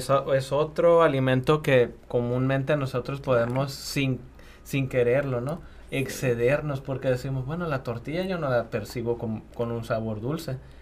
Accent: Mexico; a mí me encantan las tortillas, como buen mexicano.

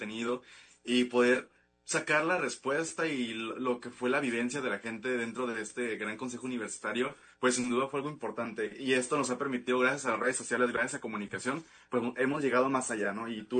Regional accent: Sonora, Mexico; now in Mazatlán, Mexico; yo soy de Sonora, yo tengo familia allá

